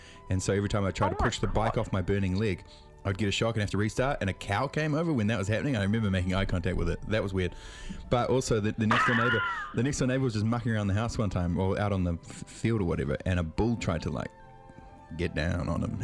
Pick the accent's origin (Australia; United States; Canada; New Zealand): New Zealand; Silverdale, Auckland; I'm from Silverdale, so I've got this covered.